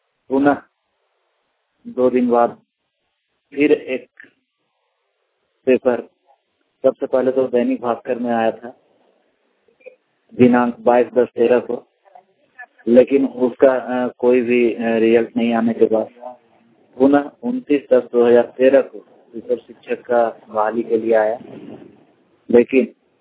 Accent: Hazaribagh, Jharkhand, India; मैं हजारीबाग का रहने वाला हूँ।

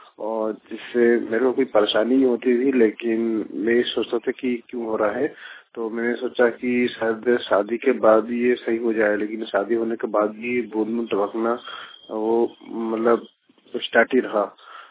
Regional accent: Bhopal, Madhya Pradesh, India; मैं भोपाल से हूँ

